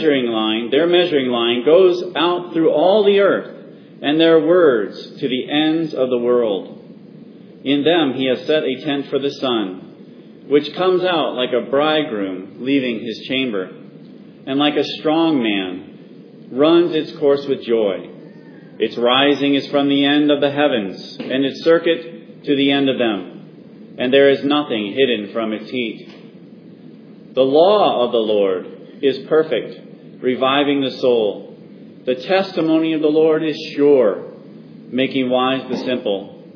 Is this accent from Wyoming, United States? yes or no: yes; Wyoming, United States; I grew up in Wyoming, where I got to see mountains, majestic rocky mountains, snow-capped peaks and bighorn sheep and elk and all kinds of wild things.